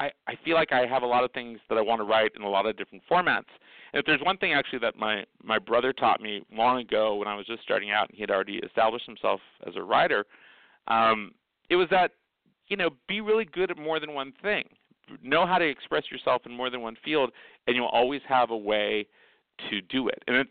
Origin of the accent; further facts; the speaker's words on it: Palm Springs, California, United States; So I grew up here in Palm Springs